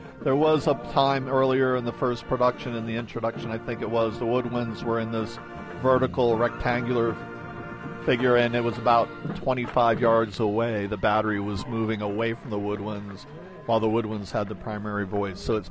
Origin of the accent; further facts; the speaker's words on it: The Woodlands, Texas, United States; I'm from the Woodlands, Texas.